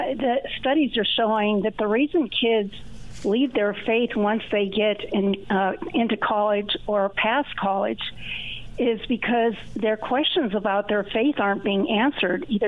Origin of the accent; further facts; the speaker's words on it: Boulder, Colorado, United States; now in Denver, United States; Well, I'm actually from Boulder, Colorado, and I live in Denver now